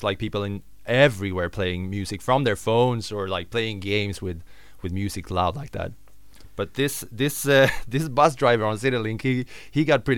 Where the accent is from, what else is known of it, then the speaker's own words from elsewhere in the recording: Sweden; English is a second language; I'm not Irish. I am Swedish. That's why you might hear probably a different accent than what you're used to hear here.